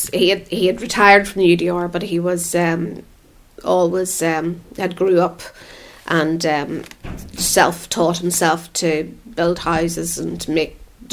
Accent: Churchill, Northern Ireland, United Kingdom; I was brought up in Churchill, which is about 7-8 miles from where I live now. And I would have always lived there until I got married.

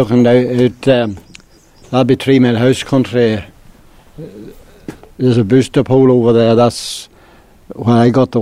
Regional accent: Northern Ireland, United Kingdom; I'd class myself as British, just that's all.

